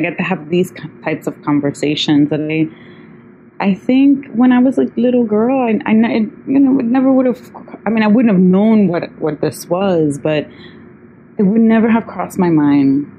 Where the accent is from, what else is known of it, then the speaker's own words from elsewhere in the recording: New York, United States; I grew up in Sunset Park and I grew up in a very different world.